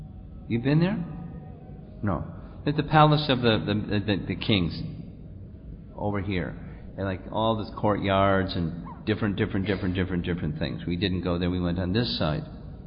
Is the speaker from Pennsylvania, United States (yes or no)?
no; New York, United States; I'm from New York, and I'm used to seeing lots of people